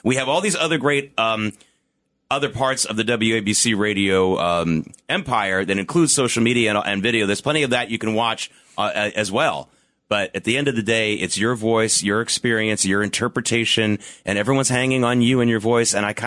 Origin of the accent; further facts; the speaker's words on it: the South, United States; I grew up in the South across the street from a 7-Eleven.